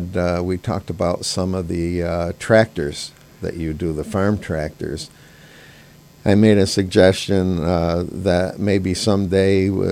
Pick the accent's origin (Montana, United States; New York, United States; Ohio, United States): New York, United States; Gloversville; I mean, I grew up in Gloversville